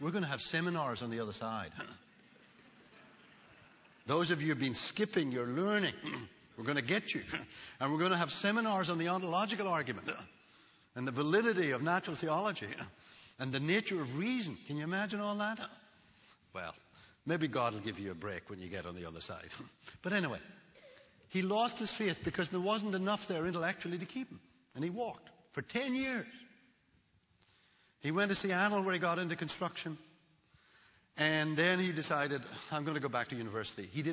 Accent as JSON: {"language": "English", "country": "Ireland", "said": "Now, I believe, I'm Irish, I believe that children are enemies of civilization."}